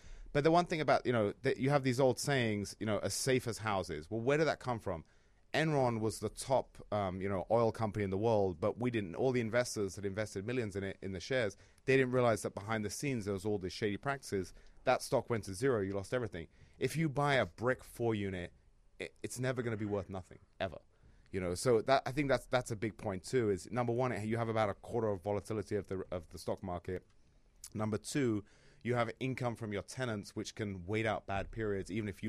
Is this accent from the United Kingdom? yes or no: yes; England, United Kingdom; moved away as an adult; now in United States; I was from England.